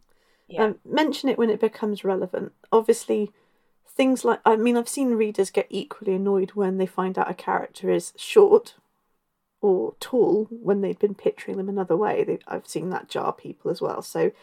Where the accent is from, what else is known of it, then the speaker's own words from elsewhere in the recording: Ireland; I'm Irish.